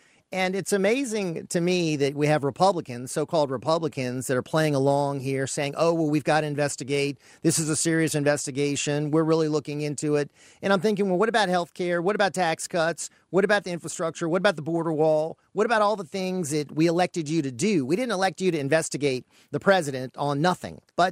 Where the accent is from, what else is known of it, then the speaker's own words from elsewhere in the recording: New Orleans, Louisiana, United States; Well, Lars, you know, I'm from New Orleans, and over 50% of the African-American males in our city are not working.